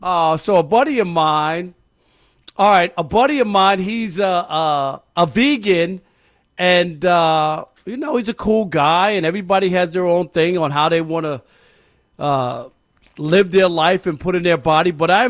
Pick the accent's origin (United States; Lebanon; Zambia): United States; New York; Yeah, well, I'm from New York, and people are always, talking about how tough it is in New York and the crime and all that.